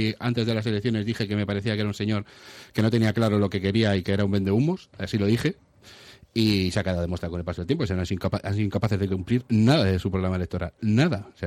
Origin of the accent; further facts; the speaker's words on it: Santurtzi, Basque Country, Spain; yo soy de Santurchi